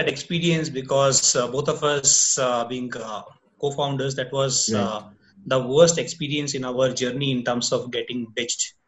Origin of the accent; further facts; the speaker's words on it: Odisha, India; first language Odia; English is a second language; So outside of my mother tongue, which is Odia, and of course, English, Hindi is something that we've learned.